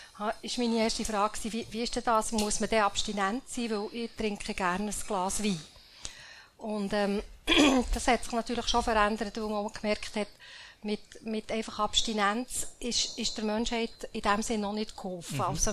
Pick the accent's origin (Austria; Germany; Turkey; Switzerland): Switzerland; Bern; Ich bin als Berner Mädchen ins Auto aufgewachsen.